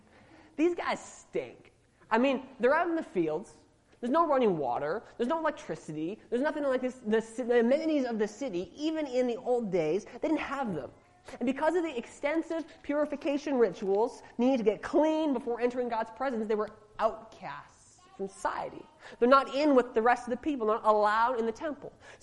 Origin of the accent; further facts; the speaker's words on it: Edmonton, Alberta, Canada; Okay, I grew up in a city. I grew up in Edmonton.